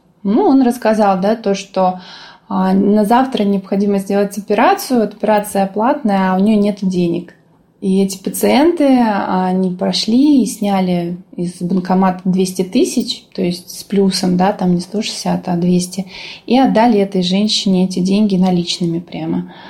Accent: Desnogorsk, Smolensk Oblast, Russia; а я сама родом из Смоленской области, да, город Десногорск есть такой.

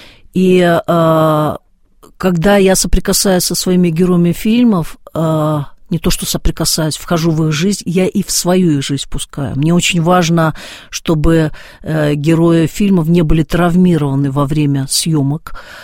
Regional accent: Ukraine; я родилась и выросла на Украине, и у меня мама украинка, папа русский.

